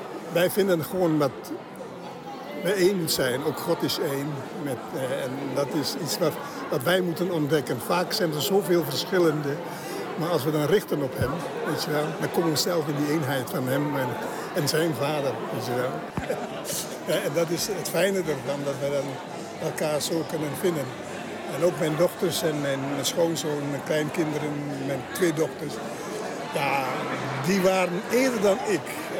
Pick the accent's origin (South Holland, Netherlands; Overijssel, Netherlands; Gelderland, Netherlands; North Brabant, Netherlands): Gelderland, Netherlands; Winterswijk; Uit Winterswijk.